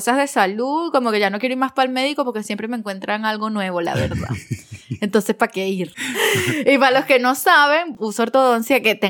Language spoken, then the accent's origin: Spanish; Venezuela; no todas somos como la venezolana perfecta